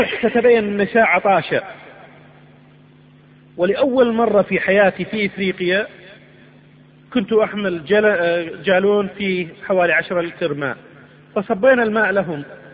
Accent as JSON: {"language": "Arabic", "country": "Kenya", "said": "ليس هذا عندنا في كينيا"}